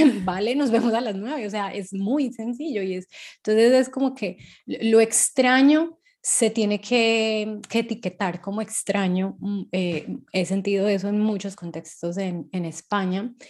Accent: Colombia; para mí ha resultado, como colombiana concretamente, un peso muy grande de validarme

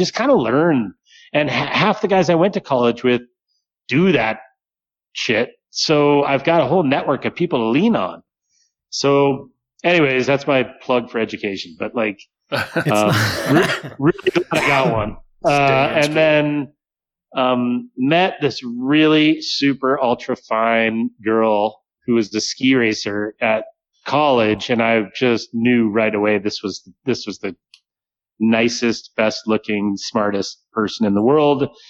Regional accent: Cleveland, Ohio, United States; also born or lived in New Hampshire; Yeah, I was born in Cleveland, Ohio, and then, I was really fortunate to kind of convince my parents to let me go to this high school in New Hampshire called Proctor Academy

